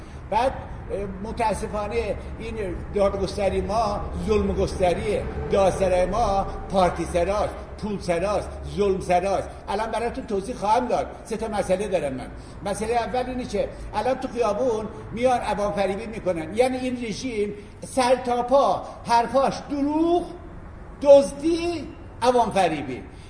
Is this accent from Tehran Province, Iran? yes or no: no; Zanjan, Zanjan Province, Iran; اهل زنجان هستم،